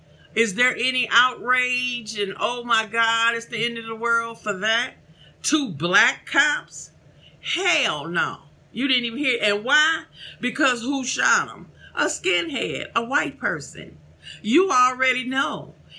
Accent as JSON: {"language": "English", "town": "St. Louis", "region": "Missouri", "country": "United States", "said": "I'm from St. Louis originally."}